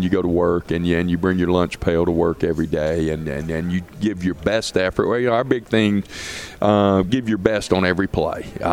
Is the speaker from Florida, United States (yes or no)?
yes; Pensacola, Florida, United States; I'm from Pensacola, which is an hour from Mobile, born and raised.